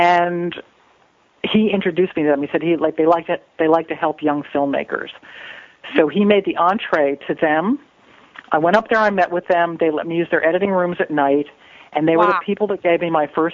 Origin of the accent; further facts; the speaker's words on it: New Jersey, United States; but I was from the East Coast, too. I grew up in New Jersey